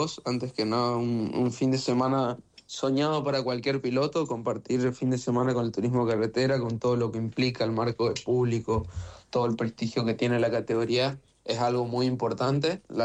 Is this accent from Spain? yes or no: no; Esquina, Corrientes, Argentina; a Corrientes y a Esquina, sobre todo, la cual es de donde soy, estoy muy orgulloso de eso.